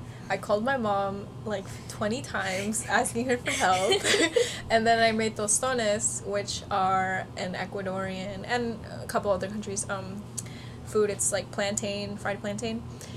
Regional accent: New York, United States; We're from Long Island, which is a very different place than here

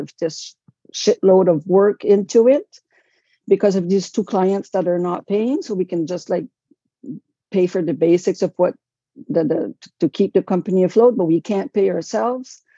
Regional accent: New Brunswick, Canada; I'm from Canada, New Brunswick, the Acadian Peninsula, which is a Francophone region.

